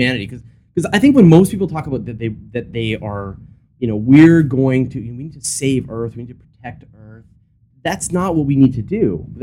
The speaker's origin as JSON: {"language": "English", "country": "Canada", "said": "as a Canadian"}